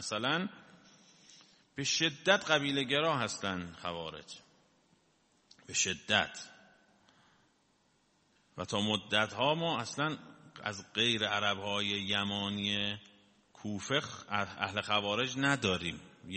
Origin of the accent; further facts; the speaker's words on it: Iran; الحمدلله خودم هم ایرانیم